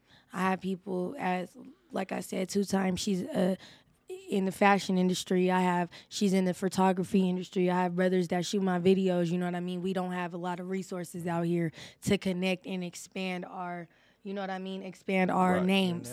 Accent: Colorado, United States; coming out of Atlanta, and then they know that I come from Colorado

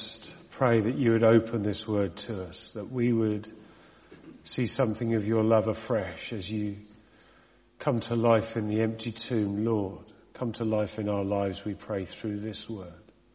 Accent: Reading, South East England, United Kingdom; as I was a young lad growing up in Reading, that's where we used to live at that time

